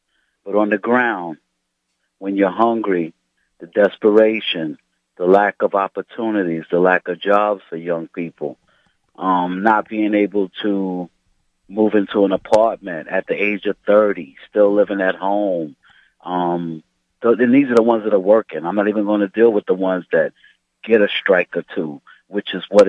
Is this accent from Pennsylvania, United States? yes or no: no; Bronx, New York, United States; from the Bronx.